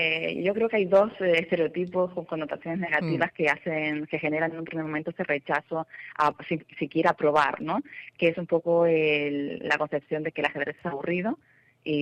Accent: Canary Islands, Spain; procedo de Canarias, especialmente Gran Canaria.

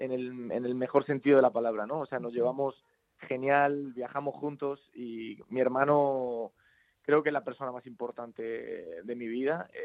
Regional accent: Madrid, Community of Madrid, Spain; tocar en Madrid, nosotros somos de Madrid

